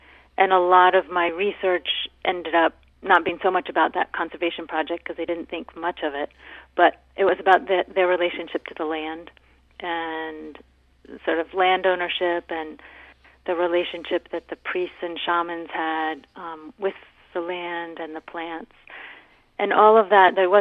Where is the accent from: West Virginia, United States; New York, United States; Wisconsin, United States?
West Virginia, United States; And, you know, and I'm from West Virginia